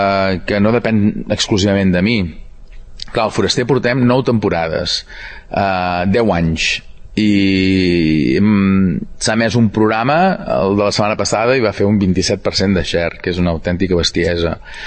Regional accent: Girona, Catalonia, Spain; com som els catalans, com som els de Girona

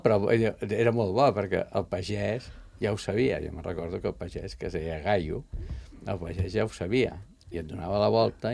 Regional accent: El Masnou, Catalonia, Spain; Jo sóc de Masnou. Al col·legi teníem el pati al carrer, o sigui, fèiem el pati al carrer i jugàvem a pilota al carrer.

